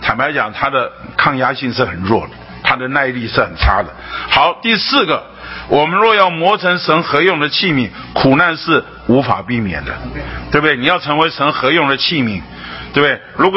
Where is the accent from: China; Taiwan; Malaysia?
China; 因为我们中国人讲人生不如意的是十之八九